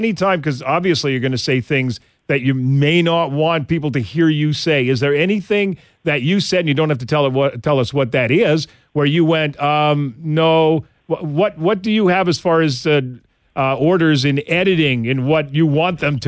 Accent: Montreal, Quebec, Canada; I'm from Montreal. My family is back there right now.

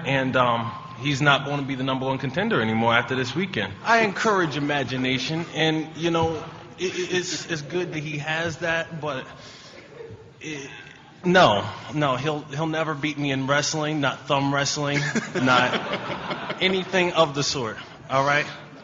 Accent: Pennsylvania, United States; I was upset because I'm from Pennsylvania.

